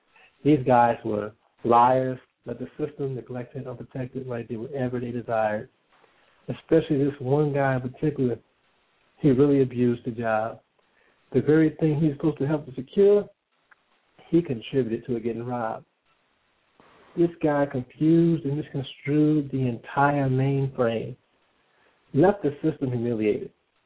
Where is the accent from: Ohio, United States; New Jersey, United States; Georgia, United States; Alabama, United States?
Ohio, United States; Cleveland; I am originally from Cleveland, Ohio, but right now I'm calling from Jackson, Tennessee.